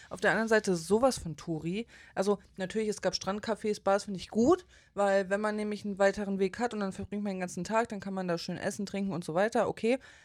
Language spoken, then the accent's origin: German; Erzhausen, Hesse, Germany; Ja, aber Darmstadt ist eine Großstadt im Gegensatz zu Erzhausen hier. Jetzt wisst ihr, wo ich herkomme.